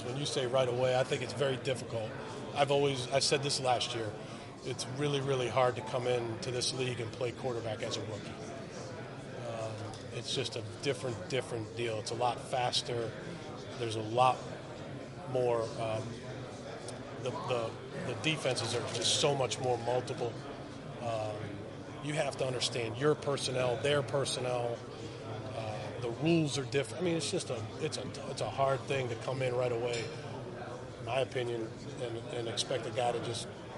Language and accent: English; Boston, Massachusetts, United States; I'm from Boston, so I understand that.